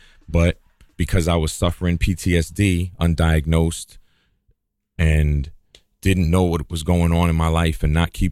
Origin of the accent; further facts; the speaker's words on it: Brooklyn, New York, United States; I grew up in Brooklyn.